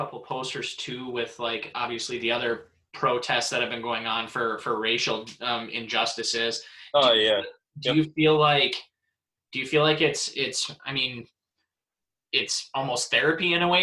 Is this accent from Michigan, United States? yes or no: yes; Iron Mountain, Michigan, United States; that's me growing up in Iron Mountain Kingsford.